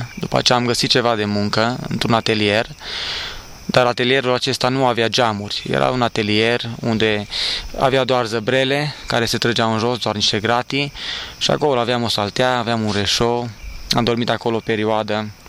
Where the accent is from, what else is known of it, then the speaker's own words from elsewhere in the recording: Turda, Cluj County, Romania; eram patru, eram noi doi din Turda și erau încă cu noi doi băieți din Botoșani